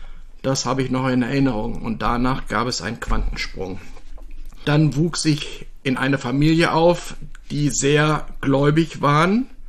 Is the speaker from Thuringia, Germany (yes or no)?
no; Düsseldorf, North Rhine-Westphalia, Germany; born there; ich bin 1957 in Düsseldorf geboren worden.